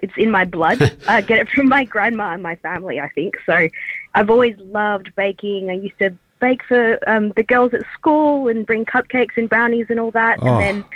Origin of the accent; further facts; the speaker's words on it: Singapore; So I'm Singaporean. I was born there. So a lot of my flavours are Southeast Asian.